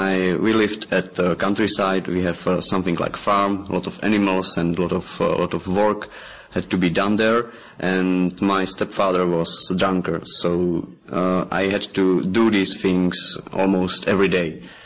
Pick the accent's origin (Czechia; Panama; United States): Czechia; English is a second language; and I'm from Czech Republic.